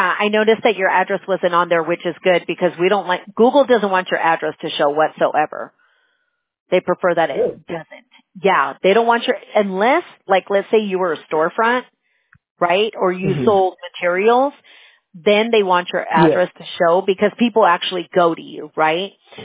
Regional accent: Fullerton, California, United States; Yeah, I grew up in Fullerton, Buena Park area. If you're familiar with the south part of Orange County, I'm like, I grew up really close to Disneyland and Knott's Berry Farm.

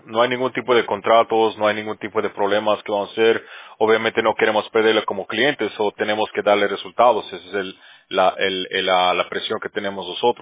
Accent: Bolivia; accent: Bolivian; now in United States; O ya se me perdió, creo, mi acento boliviano.

